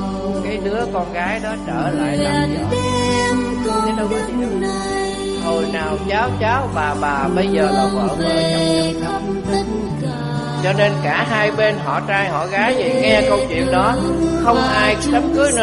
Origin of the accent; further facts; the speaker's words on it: Cần Đước, Long An, Vietnam; Cái bà này ở xã Tân Kim, Cần Giuộc, quê của tôi Cần Đước, mà bà này ở Cần Giuộc.